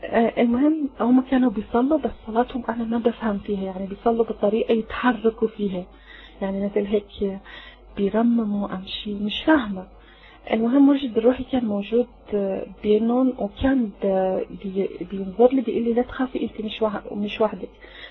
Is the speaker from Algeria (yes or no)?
no; Iran; Arabic is a second language; also born or lived in Syria; انا من فين؟ يعني لازم بحكي انا من فين. انا من ايران. اوكي. او فالعربي انا كنت بتكلم عربي شوي، تعلمت في سورية شوي مع الناس